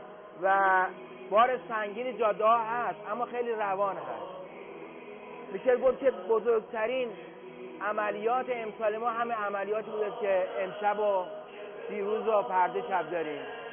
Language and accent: Persian; Isfahan, Iran; now in Qom, Iran; من اصفهانی هستم